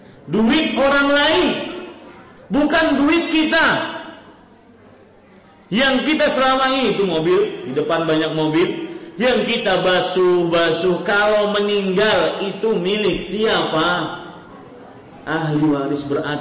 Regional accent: Banjarmasin, South Kalimantan, Indonesia; saya pernah melihat di kota saya di Banjarmasin

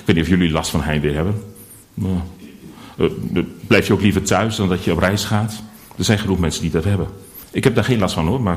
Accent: Delfzijl, Groningen, Netherlands; now in Veendam, Netherlands; En ik ben geboren in Groningen, groot geworden in Delfzijl en woon tegenwoordig in Veendam. Ik ben gedoopt in Delfzijl, dat is inmiddels 45 jaar geleden. 46 bijna.

